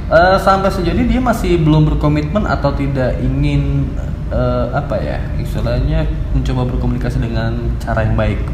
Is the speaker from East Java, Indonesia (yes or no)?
no; Cirebon, West Java, Indonesia; jujur gue sebagai orang Cirebon dari 91 juga